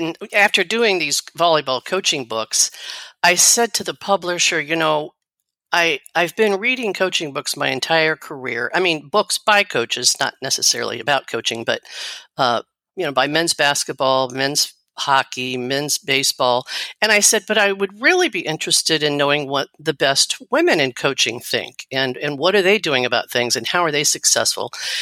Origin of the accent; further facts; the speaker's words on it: Missouri, United States; I grew up in Missouri, and I played on various high school teams in the late 60s and 70s, so that's giving away my age.